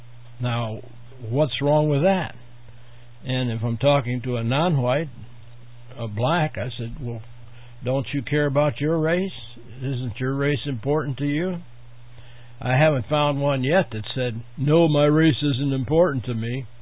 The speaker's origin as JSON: {"language": "English", "town": "Warsaw", "region": "Indiana", "country": "United States", "tie": "born there", "said": "even though I was born here in Warsaw, Indiana."}